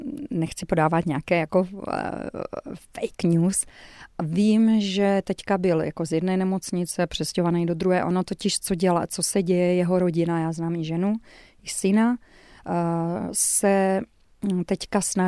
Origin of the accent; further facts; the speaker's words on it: Lisice, South Moravian Region, Czechia; also born or lived in Brno; já jsem vyrostla v Lisicích u Brna a třeba pak jsem vysokou školu studovala v Kloboukách u Brna